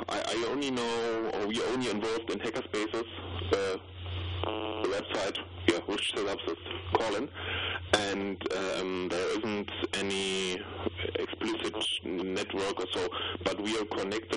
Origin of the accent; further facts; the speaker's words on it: Leipzig, Saxony, Germany; English is a second language; Yeah, but I'm from Leipzig, East Germany